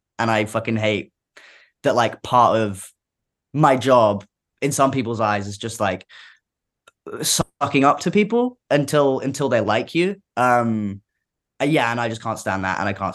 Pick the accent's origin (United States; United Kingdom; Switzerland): United Kingdom; And I don't know if it's because I'm British